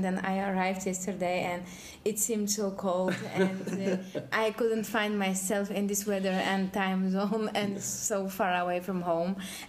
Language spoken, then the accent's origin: English; Poland; also born or lived in Germany; I come from Poland. Actually, my grandparents are coming from Greece. During the war in Greece, they escaped to Germany.